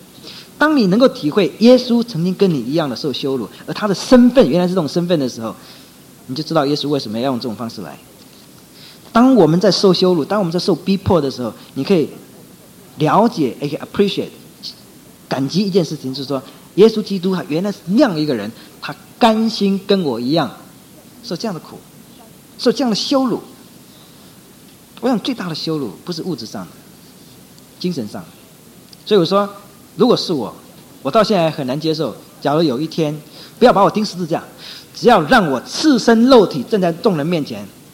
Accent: Taiwan; born there; 我自己在台湾出生的

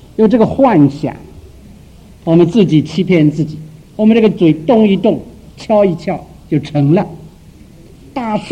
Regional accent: China; 我们中国人不容易合作，中国人不容易手拉手来为主努力。

